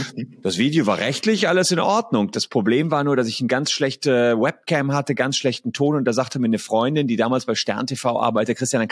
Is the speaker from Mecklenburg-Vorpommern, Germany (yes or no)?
no; Gevelsberg, North Rhine-Westphalia, Germany; bei uns in Gevelsberg. Gevelsberg ist da bei Ennepetal, Wuppertal, Hagen.